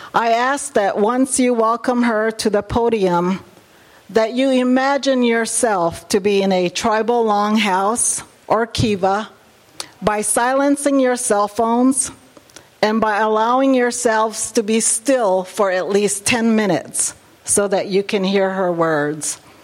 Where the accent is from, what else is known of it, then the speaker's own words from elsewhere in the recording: Arizona, United States; I am the president and CEO of Native Public Media. I am from the Hopi Indian tribe of northeastern Arizona.